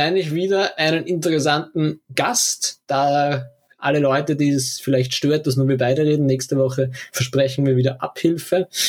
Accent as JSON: {"language": "German", "region": "Vienna", "country": "Austria", "said": "Es gibt negative Zeichen, die mich persönlich als Wiener auch nervös machen."}